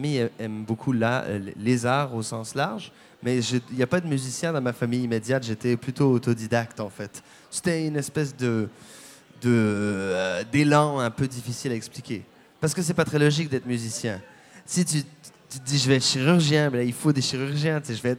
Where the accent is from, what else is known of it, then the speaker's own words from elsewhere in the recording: Quebec, Canada; also born or lived in New Brunswick / Ontario / Algeria; j'ai grandi au Québec, en Acadie et en Ontario.